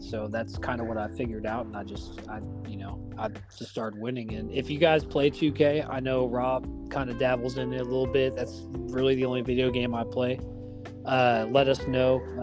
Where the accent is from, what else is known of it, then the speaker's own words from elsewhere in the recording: Brooklyn, New York, United States; also born or lived in Missouri; yes, I claim being from Missouri, though I spent most of my childhood here. But yes, I am from Brooklyn, where we go hard.